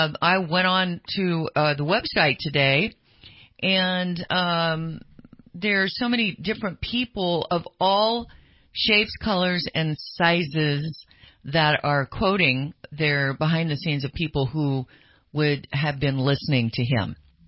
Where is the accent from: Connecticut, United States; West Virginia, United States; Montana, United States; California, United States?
California, United States; Sacramento; I am from Sacramento. And Rush Limbaugh was, on the station that my dad listened to. And so I grew up, you know, through high school listening every time I was in the car, AM.